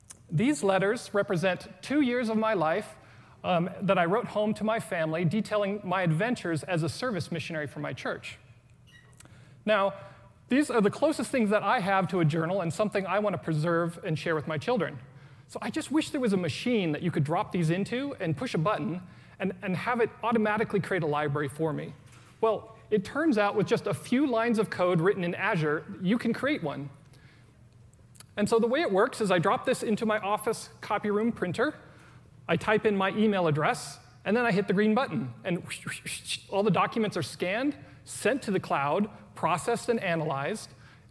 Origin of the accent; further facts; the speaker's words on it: Seattle, Washington, United States; One, I was serving in Texas, and then I'm from Seattle.